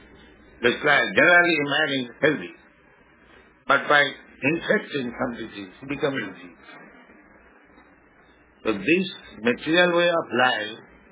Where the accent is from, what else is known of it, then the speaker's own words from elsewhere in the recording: India; English is a second language; I am poor Indian